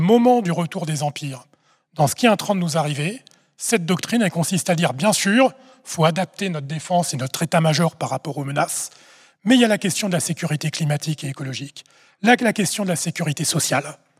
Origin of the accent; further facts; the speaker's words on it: France; Mais en plus, nous, on est français, on se rappelle de la ligne Maginot.